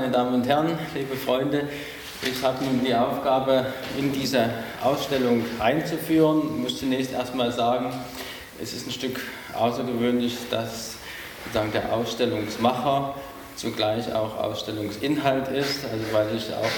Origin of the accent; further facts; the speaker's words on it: Trebnitz, Germany; in meinem Heimatdorf in Trebnitz freue ich mich jedes Mal, wenn ich die Bäume sehe, die ich damals gepflanzt habe